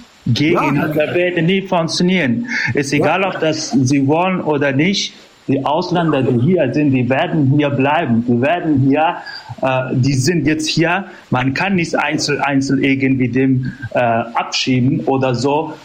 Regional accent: Afghanistan; Ich bin Afghane.

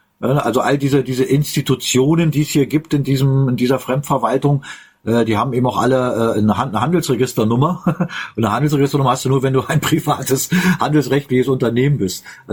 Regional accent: East Germany, Germany; Ich bin ja auch in der DDR aufgewachsen.

